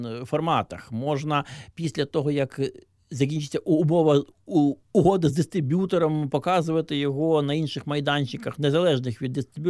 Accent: Nizhyn, Chernihiv Oblast, Ukraine; в моєму рідному Ніжині

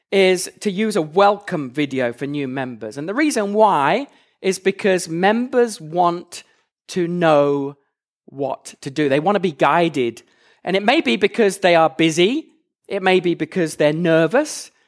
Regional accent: England, United Kingdom; also born or lived in California; now in Salt Lake City, United States; As you can tell from the accent, I am from Salt Lake City. I do actually live in Salt Lake City, but originally from England. Before Salt Lake, I should say, I was in California.

